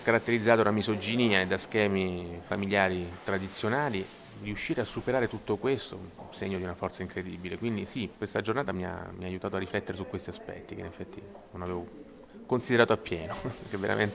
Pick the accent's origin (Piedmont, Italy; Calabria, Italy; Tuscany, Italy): Calabria, Italy; io sono calabrese quindi posso ben dirlo